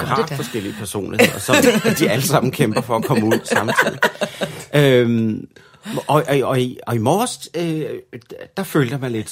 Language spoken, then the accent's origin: Danish; Region of Southern Denmark, Denmark; der hvor jeg kommer fra, som jo er Sønderjylland, og det kan jo ikke, man skal jo ikke fornægte sine rødder og den muld, man er rundet af.